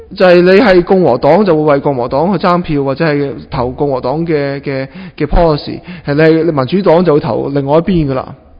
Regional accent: Hong Kong; 我哋香港人或者广东人好少用世界呢咁嘅字嘅

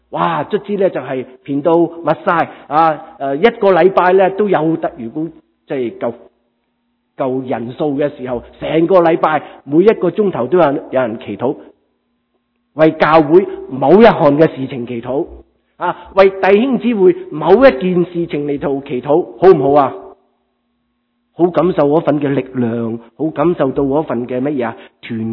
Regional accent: China; 我哋中国人就话呢个人天不怕地不怕噶

